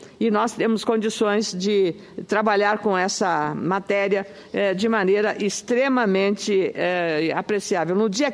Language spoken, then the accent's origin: Portuguese; Rio Grande do Sul, Brazil; não é porque eu sou gaúcho, os especialistas falam isso